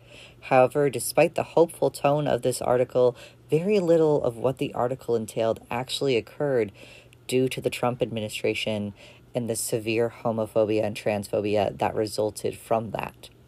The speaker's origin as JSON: {"language": "English", "region": "Michigan", "country": "United States", "tie": "born or raised there", "said": "In my home state of Michigan, there's a bill in the state Senate proposed by 12 Republican senators"}